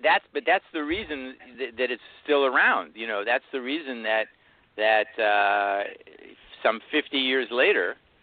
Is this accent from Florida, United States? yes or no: no; Pittsburgh, Pennsylvania, United States; on the flip side of that, I'm from Pittsburgh originally, and when it was released in Pittsburgh, because I was in it, the press people sent me there to do some press and to open the film